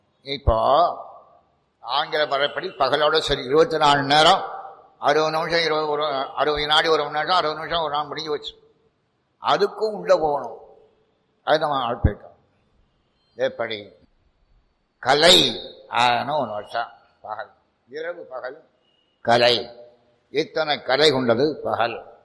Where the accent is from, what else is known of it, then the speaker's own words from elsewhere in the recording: Tirunelveli, Tamil Nadu, India; உங்களுக்கு எந்த ஊர் சாமின்னு கேட்டான். திருநெல்வேலி.